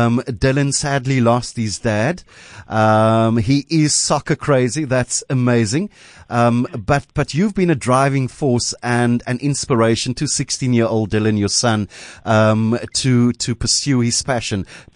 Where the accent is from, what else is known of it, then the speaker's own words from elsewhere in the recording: Cape Town, Western Cape, South Africa; I love stories like this, especially when it comes out of the community that I come from, and I come from the Cape Flats, as you know, I'm not ashamed to say that.